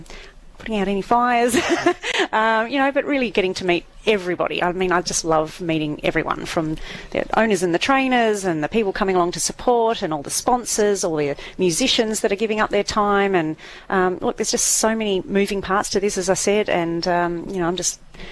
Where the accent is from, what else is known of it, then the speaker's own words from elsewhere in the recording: China; Well, my tip, because I'm from China, as I said